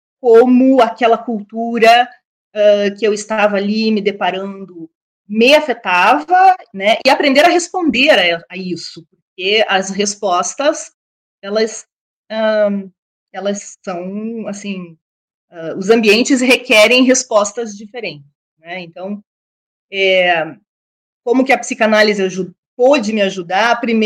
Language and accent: Portuguese; Brazil; now in Vienna, Austria; E eu me deparo com o meu desamparo como brasileira em Viena, não pertencendo, né, ainda, não tendo assim, um sentimento de pertencimento, não tendo um lugar.